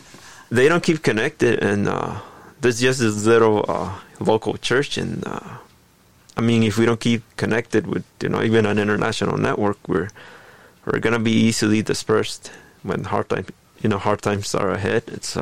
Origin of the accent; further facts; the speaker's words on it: Los Angeles, California, United States; I come from Southern California, the Los Angeles area.